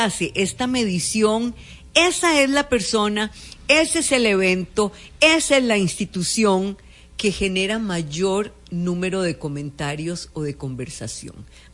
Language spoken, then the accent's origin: Spanish; Costa Rica; ¿somos honestos los costarricenses a la hora de hablar en redes?